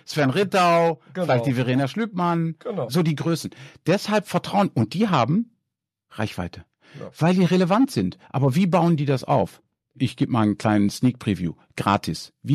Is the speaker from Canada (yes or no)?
no; Duisburg, North Rhine-Westphalia, Germany; accent: Ruhr dialect; now in Netherlands; Ich bin aus Duisburg. Also ich wohne zwar in Holland, aber meine Eltern sind aus Duisburg und deshalb rede ich, wenn ich Deutsch rede, rede ich wahrscheinlich auch so ein bisschen Pott.